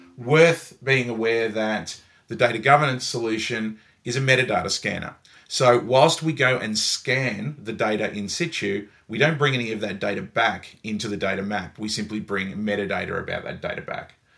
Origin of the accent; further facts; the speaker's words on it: Australia; So being Australian, everyone with a Mac in their name becomes Macca, which is unfortunate given that we call McDonald's Maccas out here